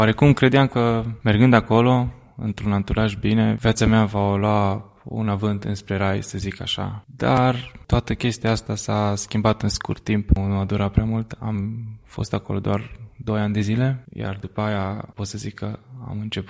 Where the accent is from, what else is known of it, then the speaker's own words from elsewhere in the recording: Arad, Arad County, Romania; born there; am 25 de ani, am fost născut în Arad, tocmai în orașul Arad.